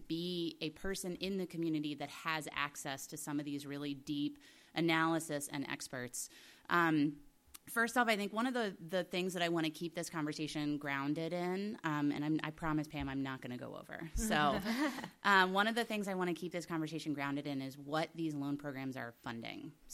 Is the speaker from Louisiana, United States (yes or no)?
yes; Louisiana, United States; I used to do advocacy with the U.S. State Department, and I was that woman from Louisiana, which is fine with me. If there's one identifier, I'll take Louisiana.